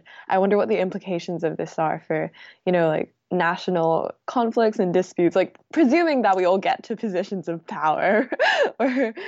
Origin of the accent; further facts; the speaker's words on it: Thailand; culturally, I'm Thai, I guess, because I've grown up in Thailand. I was born in Thailand. I went to school in Thailand. But then again, I went to an international school.